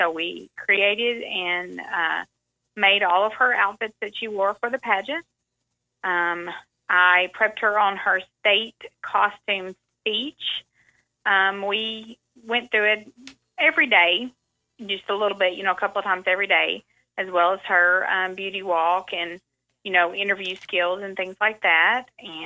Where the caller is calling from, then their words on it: Maynard, Arkansas, United States; Well, I'm calling from Maynard, Arkansas.